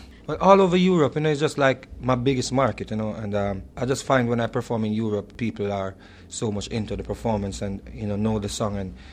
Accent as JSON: {"language": "English", "country": "Jamaica", "tie": "born or raised there", "said": "Well, you know, it's like growing up in Jamaica, you know, we all grew up in the church, and you know, we're accustomed to that type of music."}